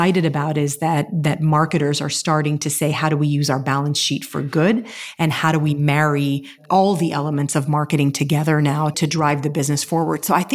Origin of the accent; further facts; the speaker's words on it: Dubai, United Arab Emirates; also born or lived in Lebanon; I was born in Lebanon, but we left Lebanon because of the civil war early on. And I grew up in Dubai, but we left Dubai